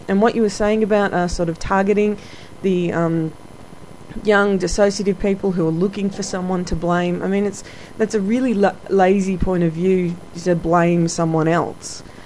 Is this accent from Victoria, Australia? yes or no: yes; Melbourne, Victoria, Australia; I'm not from Sydney, I'm from Melbourne, which is the sister city further down south.